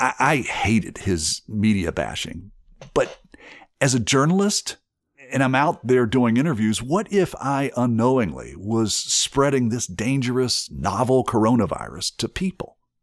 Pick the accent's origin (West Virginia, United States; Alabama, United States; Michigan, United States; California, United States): West Virginia, United States; now in New York, United States; And the fact that I live in an urban blue state in New York, and I spend a great deal of time in my home state, red, rural West Virginia